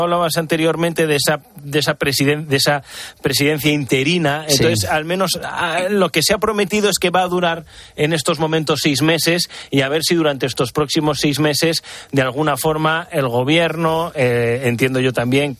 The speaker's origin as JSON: {"language": "Spanish", "country": "Spain", "moved": "yes", "lives_now": "London, United Kingdom", "said": "como buen ciudadano español residente en Londres"}